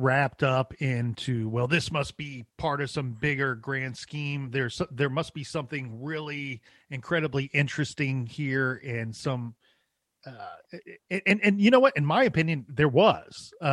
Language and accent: English; Ohio, United States; look, and I'm allowed to say this because I'm from Ohio, you have rednecks and hillbillies running these little drug operations